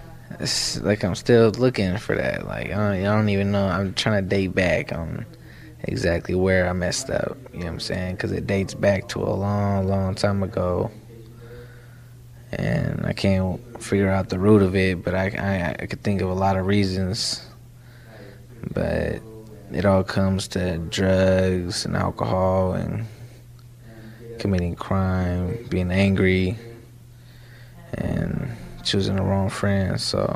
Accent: Portland, Oregon, United States; born and raised in Portland, Oregon, 20 years old, Mexican-American.

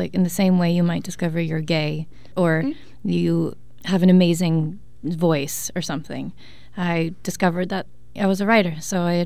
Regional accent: Newton, Massachusetts, United States; mother ended up getting a job teaching violin in Boston, which is how we ended up in Boston, and I grew up in Newton, Mass.

